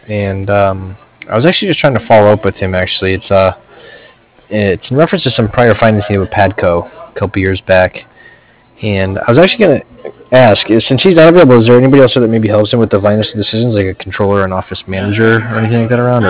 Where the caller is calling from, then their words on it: Cardiff, California, United States; I'm calling from Cardiff. That's C-A-R-D-I-F-F